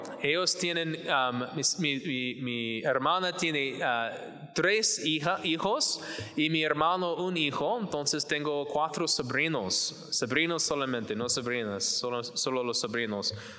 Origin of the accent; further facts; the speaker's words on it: Georgetown, Texas, United States; Spanish is a second language; also born or lived in Michigan; Soy de Georgetown, que es la ciudad un poquito norte de Austin, no es mucho, pero nací en Michigan, pero por muchos años yo vivía en Georgetown con mi madre y mi padre.